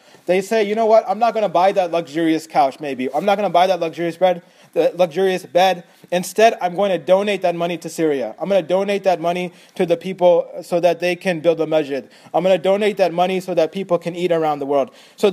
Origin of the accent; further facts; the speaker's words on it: United States; Growing up in America, personally, I've had these experiences